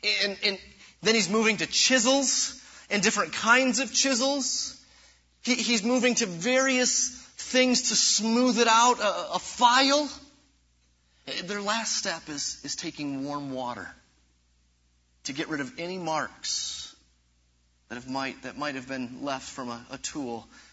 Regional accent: Michigan, United States; Growing up in Michigan, oftentimes in the parks, you guys probably can't imagine this down here

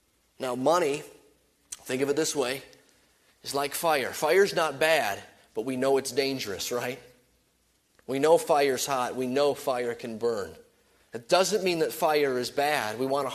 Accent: United States; we're American folks, and I'm an American kid

